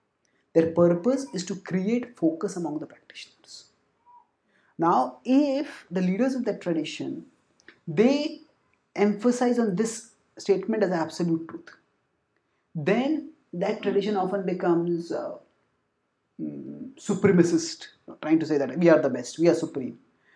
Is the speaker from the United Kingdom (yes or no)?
no; India; We come from India. You know, there are people of each state.